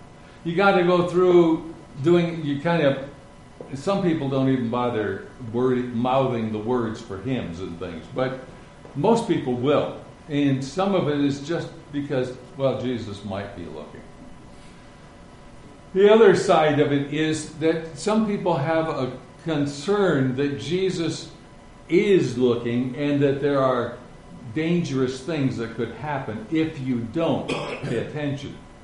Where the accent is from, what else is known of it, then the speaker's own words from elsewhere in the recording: Stanton, Nebraska, United States; I grew up in Stanton, Nebraska. These three come from Nebraska, so they know what I'm talking about.